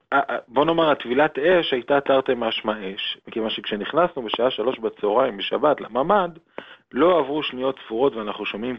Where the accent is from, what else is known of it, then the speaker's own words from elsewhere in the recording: Netanya, Central District, Israel; also born or lived in Bnei Brak; now in Kiryat Gat, Israel; אני כנער, כילד, כל הילדות שלי גדלתי בעיר נתניה. לאחר מכן שנים גרתי בבני ברק, וממש לאחרונה עברנו, החיים גלגלו אותנו, ועברנו לקריית גת.